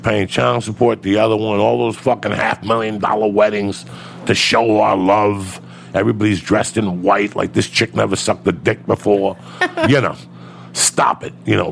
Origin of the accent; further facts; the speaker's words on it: Cuba; moved away; I'm going to go back to where I started. When I came from Cuba and everything, I went to karate.